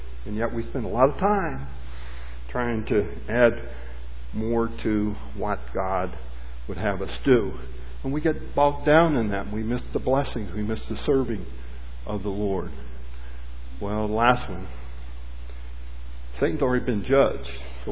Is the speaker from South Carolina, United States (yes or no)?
no; Illinois, United States; For instance, I'm from Southern Illinois. They don't know what soccer is